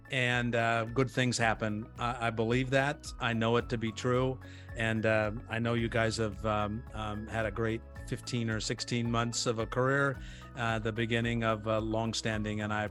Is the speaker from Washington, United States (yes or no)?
no; Nebraska, United States; Also for News Channel Nebraska and US 92 in Norfolk, just down the road from my hometown, is Kaylin Debbin.